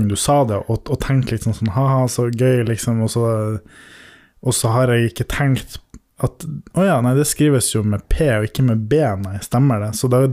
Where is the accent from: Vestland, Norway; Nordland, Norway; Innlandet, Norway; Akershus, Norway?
Nordland, Norway; Mo i Rana; jeg er 25 år og kommer fra Mo i Rana.